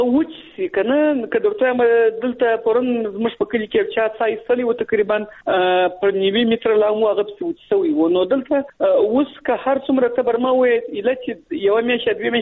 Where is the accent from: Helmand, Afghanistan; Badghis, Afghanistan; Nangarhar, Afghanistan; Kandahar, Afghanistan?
Kandahar, Afghanistan; يم لکندهار